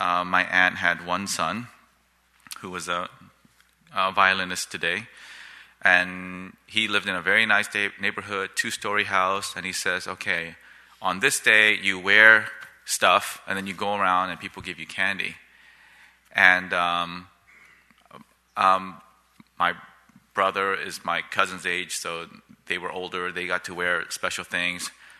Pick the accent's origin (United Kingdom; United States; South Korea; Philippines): South Korea; I was one of the few kids growing up in Korea that got to eat ice cream on a regular basis.